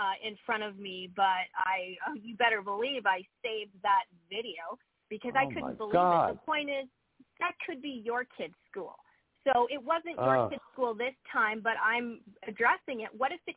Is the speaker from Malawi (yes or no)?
no; Canada; now in United States; the culture that I was bringing from Canada to the USA. And that was a real eye opener to me. Just that, you know, you'll find Canadians, a lot of Canadians apologize.